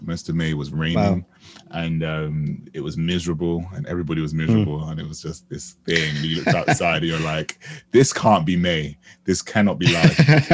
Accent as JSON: {"language": "English", "country": "Jamaica", "said": "And we bonded over being Jamaican."}